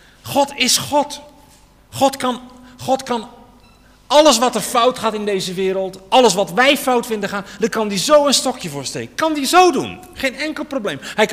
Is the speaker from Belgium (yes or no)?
no; Netherlands; Zeggen we misschien, ja, maar wij zijn gedisciplineerder. Wij zijn Nederlanders.